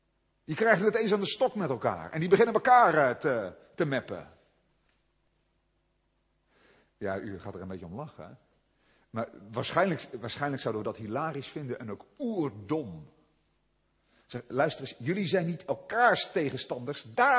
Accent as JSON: {"language": "Dutch", "region": "Zeeland", "country": "Netherlands", "said": "Ik kwam uit de Zeeuwse klei, ik had nog nooit zo'n stad als Den Haag gezien."}